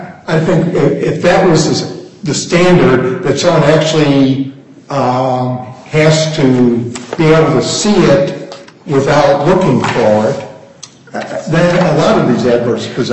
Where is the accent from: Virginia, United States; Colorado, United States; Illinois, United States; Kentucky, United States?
Illinois, United States; I'm from Cook County, but I enjoyed the trip out here.